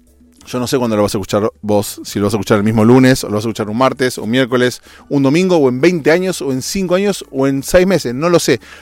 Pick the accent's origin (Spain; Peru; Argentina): Argentina; Otro tópico es que ayer asumió en mi país de origen, Argentina, un nuevo presidente.